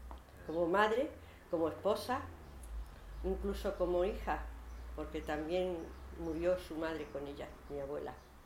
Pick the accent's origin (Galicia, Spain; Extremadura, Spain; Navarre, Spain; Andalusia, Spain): Extremadura, Spain; Calzadilla de los Barros; born there; yo nací en un pueblecito de aquí de Extremadura que se llama Calzadilla de los Barros. Es pequeño, ya es más grande, por supuesto.